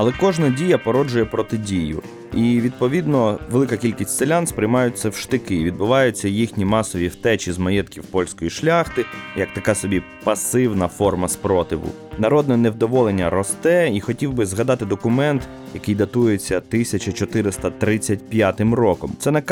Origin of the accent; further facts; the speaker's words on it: Chernivtsi, Chernivtsi Oblast, Ukraine; перша письмова згадка про моє рідне місто Чернівці